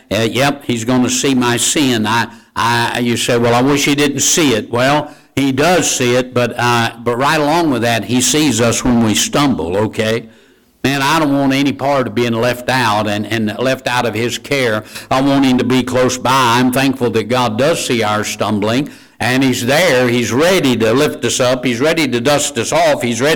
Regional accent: Georgia, United States; when I was a kid growing up in Georgia. We were lucky if we could get one channel

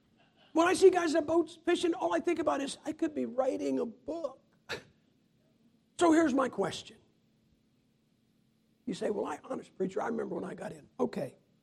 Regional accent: Massillon, Ohio, United States; I'm from Maslin, Ohio. Maslin, Ohio is where pro football got its start. The very first pro football team in history was my hometown, Maslin Tigers.

